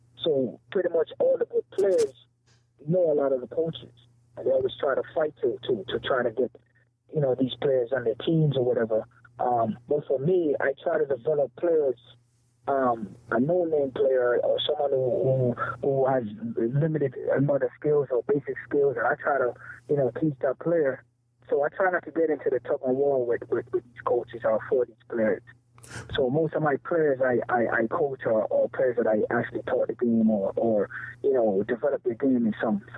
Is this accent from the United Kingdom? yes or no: no; Kingston, Jamaica; moved away as an adult; now in United States; I was born and raised in Kingston, Jamaica. Started playing basketball at age 9. Played high school ball there.